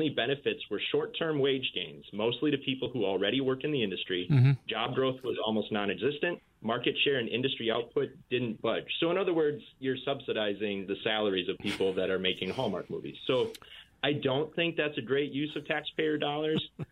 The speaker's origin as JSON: {"language": "English", "region": "Wisconsin", "country": "United States", "tie": "born or raised there", "said": "because it's a touching story from my hometown in Wisconsin."}